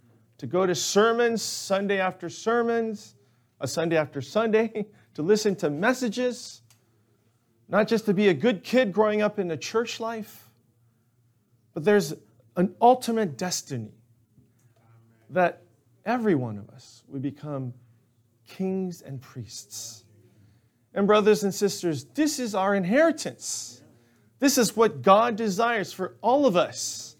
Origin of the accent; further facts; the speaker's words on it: United States; But you know, this is how it was when I grew up in America.